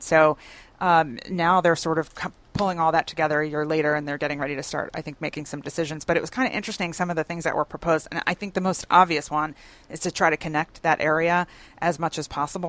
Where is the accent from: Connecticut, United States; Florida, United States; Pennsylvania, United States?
Pennsylvania, United States; Philadelphia; I grew up in Philadelphia